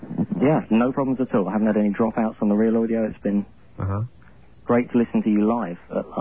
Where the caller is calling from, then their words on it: London, United Kingdom; I'm calling from London, England.